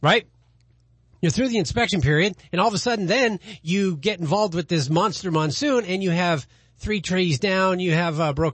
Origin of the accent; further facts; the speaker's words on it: Arizona, United States; I'm from Arizona.